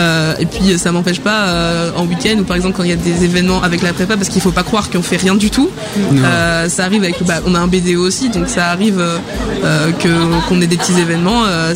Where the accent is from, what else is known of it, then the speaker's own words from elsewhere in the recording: La Rochefoucauld, Nouvelle-Aquitaine, France; Alors, je suis d'ici. Moi, personnellement, je suis juste de La Rochefoucauld.